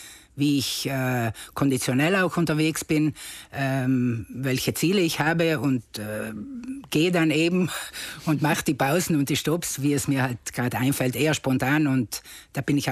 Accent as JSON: {"language": "German", "town": "Stilfes", "region": "Trentino-Alto Adige", "country": "Italy", "tie": "born or raised there", "said": "die erste Etappe war vom Brenner bis nach Stilfes, das ist mein Heimatdorf, und dort habe ich zum Beispiel dann bei meiner Mutter übernachtet."}